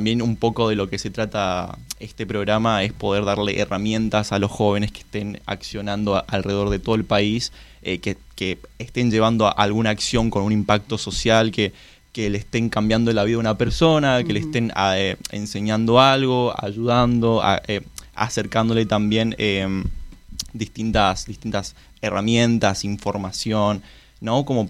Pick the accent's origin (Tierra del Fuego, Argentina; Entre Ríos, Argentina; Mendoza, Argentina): Mendoza, Argentina; soy de la provincia de Mendoza, nací en Mendoza capital, vivo en Luján de Cuyo, no sé si conocen, pero bueno, nada, es un lindo lugar. Yo hace un año y medio que vivo acá en Cava, soy estudiante de Derecho, tengo 20 años